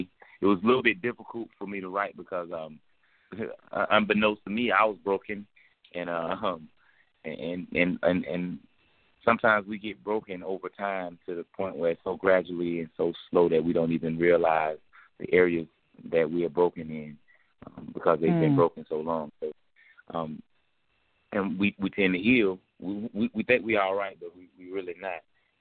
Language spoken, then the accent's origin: English; Decatur, Georgia, United States; then we're going to hit my hometown, Decatur, the deck, you know what I'm saying, Atlanta, Georgia, February the 2nd